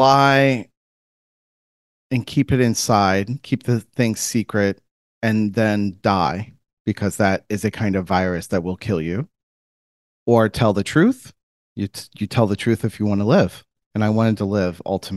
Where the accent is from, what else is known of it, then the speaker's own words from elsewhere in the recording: Florida, United States; I grew up in Central Florida, and my folks are from Southern Indiana.